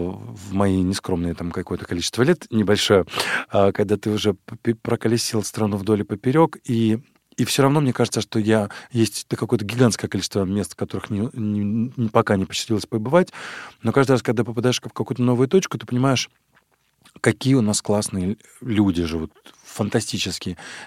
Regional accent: Novorossiysk, Krasnodar Krai, Russia; Да, абсолютно верно. Я родом из

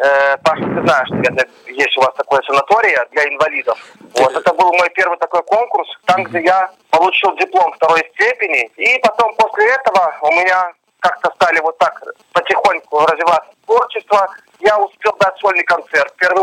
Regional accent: Minsk, Belarus; born there; now in Novogrudok, Belarus; Да, я родился в городе Минске, учился в Гродненской школе-интернат, как вы сказали, а теперь проживаю в городе Новогрудке.

